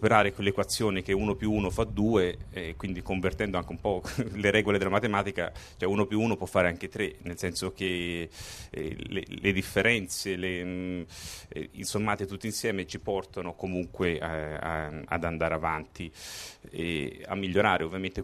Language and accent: Italian; Umbria, Italy; io sono umbro